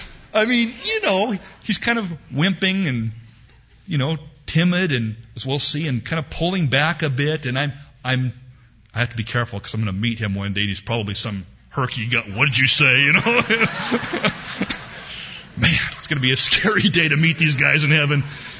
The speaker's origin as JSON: {"language": "English", "region": "California", "country": "United States", "tie": "born or raised there", "also_born_or_lived": "Portland, Oregon", "said": "I was born in Portland. And I lived there till I was about 3 and then grew up in California."}